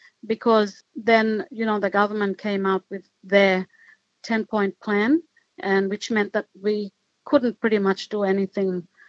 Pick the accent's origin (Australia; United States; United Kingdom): Australia; Aurukun, Queensland; growing up in Arakoon, I've already been welcomed onto country by the old people when I was younger.